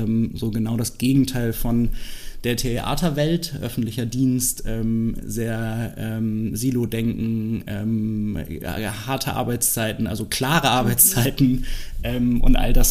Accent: Germany; Ich bin 38 und ursprünglich in der Nähe von Bremerhaven groß geworden

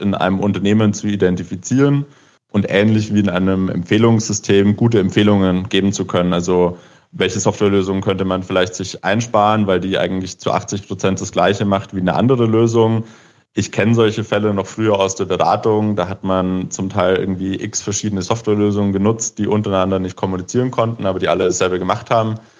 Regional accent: Regensburg, Bavaria, Germany; born there; also ich bin ja gebürtiger Regensburger und natürlich auch ein Riesenfan der Altstadt.

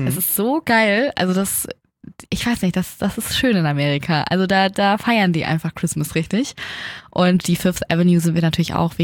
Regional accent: Germany; als ich meinte, ich komme aus Deutschland.

